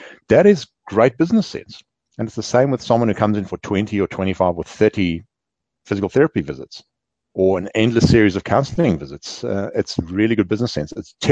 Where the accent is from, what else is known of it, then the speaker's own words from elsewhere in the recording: Auckland, New Zealand; I'm from Auckland.